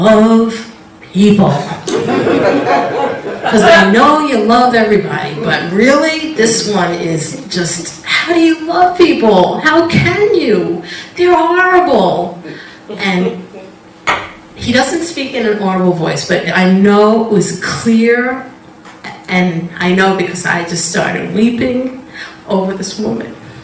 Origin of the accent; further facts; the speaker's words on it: New York, United States; Like, we're from New York. You don't come into my yard without asking.